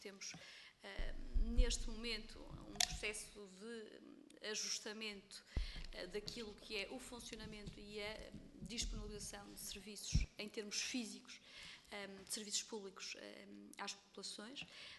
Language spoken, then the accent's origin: Portuguese; Bragança, Portugal; mas em relação ao Distrito de Bragança, de onde sou e onde cresci.